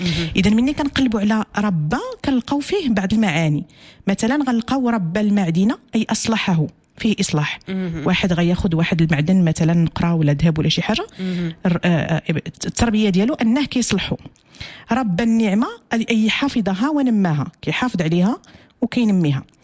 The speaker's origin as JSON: {"language": "Arabic", "country": "Morocco", "said": "احنا كاسر مغربيه"}